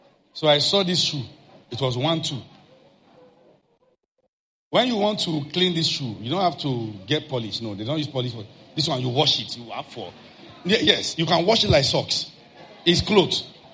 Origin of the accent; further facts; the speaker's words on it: Ile-Ife, Osun, Nigeria; Me, that I knew how I came from Ilefe.